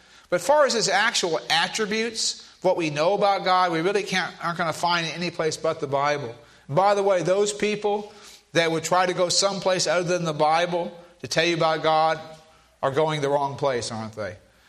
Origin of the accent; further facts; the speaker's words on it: Florida, United States; I know growing up in Florida, if some of you that don't know this, I'm from Florida originally.